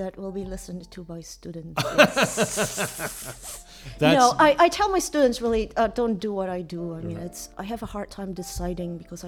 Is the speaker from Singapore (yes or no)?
yes; Singapore; I am Singaporean Chinese, of course